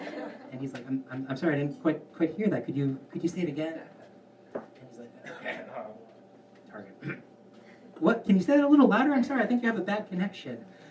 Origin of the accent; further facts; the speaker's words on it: Philadelphia, Pennsylvania, United States; but I'm from West Philly, and I think of myself as a good West Philian.